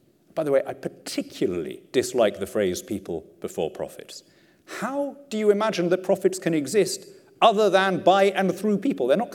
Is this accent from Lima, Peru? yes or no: yes; Lima, Peru; I grew up in Lima, in South America. And Lima, when I was a kid, was ringed by shantytowns, by slums. Barriadas, they were called, Las Barriadas de Lima.